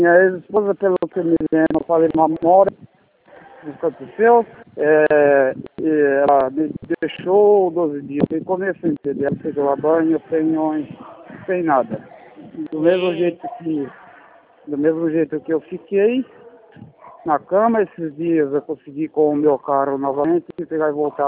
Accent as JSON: {"language": "Portuguese", "town": "São Bernardo do Campo", "region": "São Paulo", "country": "Brazil", "tie": "born there", "lives_now": "Cândido Mota, Brazil", "said": "Olha, eu nasci em São Bernardo do Campo e fui naturalizado aqui, né, com essa terra. Cândido Mota, interior de São Paulo."}